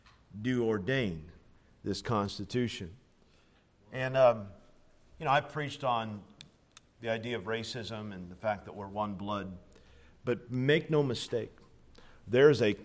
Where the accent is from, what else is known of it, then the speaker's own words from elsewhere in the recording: Illinois, United States; Now I'm from Illinois.